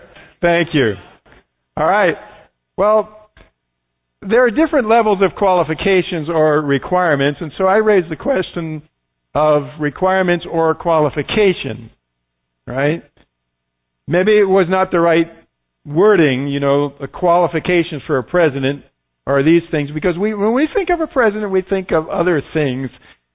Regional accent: United States; born there; I've lived in the United States all my life. I was born in the United States.

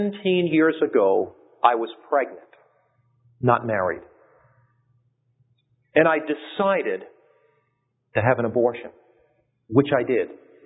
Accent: Los Angeles, California, United States; And I come from Los Angeles, where in Hollywood they're always having a new face.

